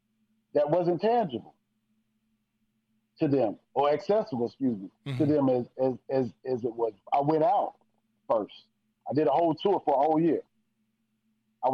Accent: New Bern, North Carolina, United States; So guess what? Now I get New Bern. Now my hometown comes.

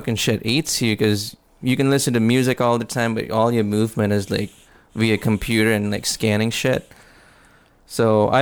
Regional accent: Karachi, Sindh, Pakistan; moved away as an adult; also born or lived in New York; now in Texas, United States; Well, I grew up in Pakistan, Karachi. So I moved to the States 10 years ago. And I lived in New York for a bunch of time.

